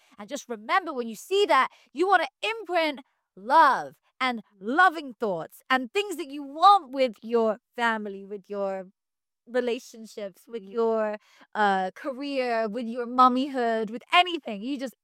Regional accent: United Kingdom; moved away as an adult; now in Los Angeles, United States; Okay, so I'm British, so when I moved to LA, that was part of the reason I moved to LA, because I wanted to be near the ocean.

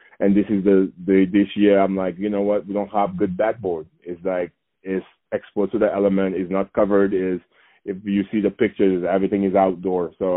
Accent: Dakar, Senegal; English is a second language; now in United States; happens around Dakar. So I'm like, why don't I create a camp for, like, you know, the local youth of my hometown? Because growing up, I was one of the few that made it out

